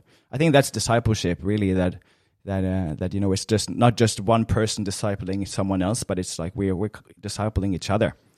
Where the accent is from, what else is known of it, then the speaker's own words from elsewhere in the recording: Norway; English is a second language; I grew up in Norway in a very small town, 3,000 people in the town, so a small town, and that's where I, you know, I've grown up in a Christian family